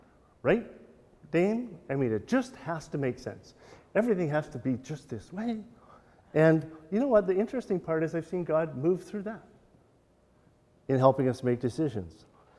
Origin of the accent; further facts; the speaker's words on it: Metchosin, British Columbia, Canada; when I was a kid growing up on Vancouver Island in Machosen, you might know where that is between Souk and Victoria